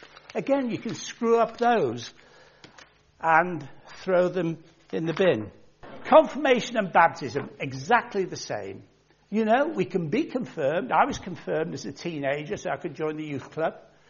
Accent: Birkenhead, North West England, United Kingdom; born there; I was born in Birkenhead. Great place.

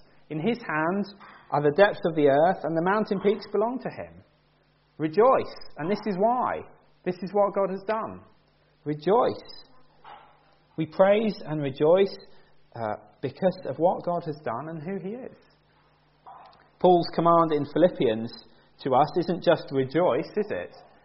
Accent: United Kingdom; Perhaps you think, oh, we're British. You know, I'm a little bit conservative by nature.

